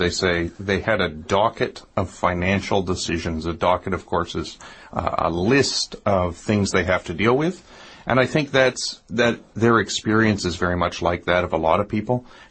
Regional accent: Canada; now in Taipei, Taiwan; I live in Taipei, of course. I'm a Canadian, and so I'm in an interesting position because I kind of live in the wrong country for getting advice.

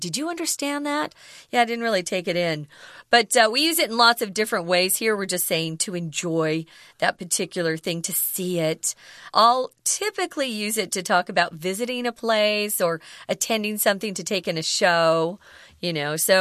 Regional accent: Arizona, United States; When it gets hot here, it's hot in my hometown, Arizona.

